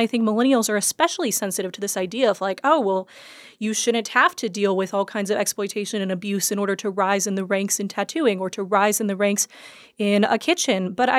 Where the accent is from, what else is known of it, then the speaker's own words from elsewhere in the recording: Texas, United States; as a Texan, I enjoy a lot of the Linklater stuff.